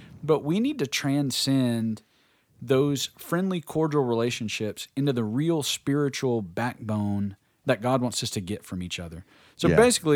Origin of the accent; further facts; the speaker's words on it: Bessemer, Alabama, United States; I remember growing up in Bessemer, we had a quick stop across the street from Flint Hill, Ernie's Stop and Go.